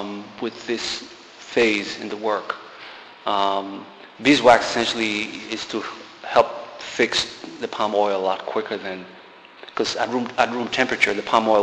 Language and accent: English; Benin; now in London, United Kingdom; I am born and raised in Benin, yes.